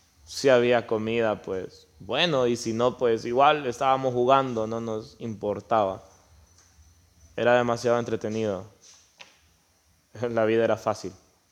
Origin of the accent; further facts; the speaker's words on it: Honduras; Soy de un país de tercer mundo, soy de Honduras